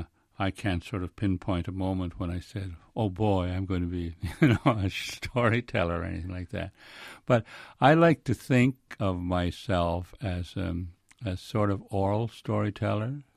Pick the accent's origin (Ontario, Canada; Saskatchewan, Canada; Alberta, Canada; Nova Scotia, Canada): Nova Scotia, Canada; Cape Breton Island; I grew up in Cape Breton Island in an essentially rural area, and we were on a farm, and we were close to a coal mining town